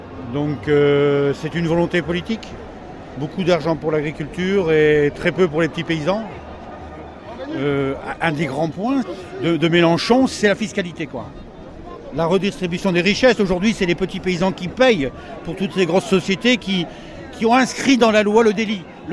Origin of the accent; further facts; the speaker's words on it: Hauts-de-France, France; Moi, je viens du Pas-de-Calais. Moi, je suis paysan, hein.